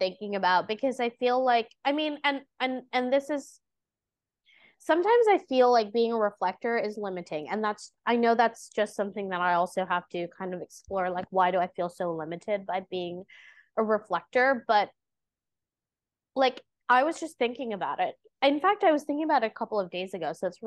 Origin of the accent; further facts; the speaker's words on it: India; but as an Indian person, our understanding of Vedic astrology and the approach is so different.